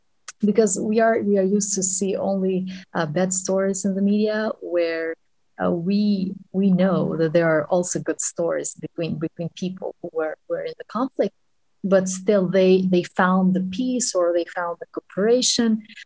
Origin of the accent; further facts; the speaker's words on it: Kosovo; There was this woman, when I told her that I'm from Kosovo, she gave me a free drink and all these things.